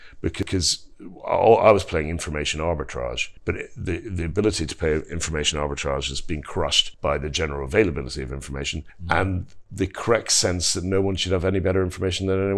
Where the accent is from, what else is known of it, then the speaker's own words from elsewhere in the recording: Scotland, United Kingdom; because I'm a Scot and I was very, very nervous about the Scottish banks having overextended themselves